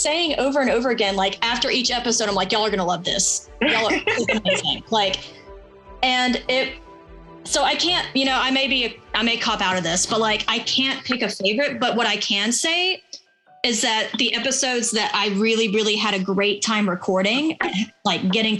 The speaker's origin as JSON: {"language": "English", "region": "Southern Appalachia", "country": "United States", "tie": "born or raised there", "said": "Yeah, even though I grew up in Southern Appalachia, but whatever."}